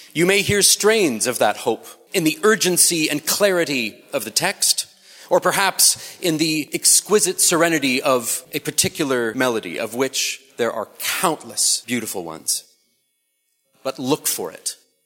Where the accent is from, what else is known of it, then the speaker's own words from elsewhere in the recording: Western Canada, Canada; I can't skate. I'm from Western Canada. I curled a lot.